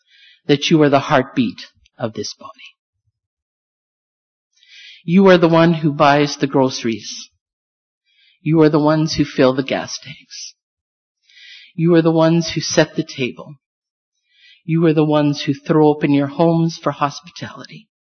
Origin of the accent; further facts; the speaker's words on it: Elmwood, Manitoba, Canada; I mean, I grew up in Elmwood. I did not know of these things. I didn't know about combines and stuff.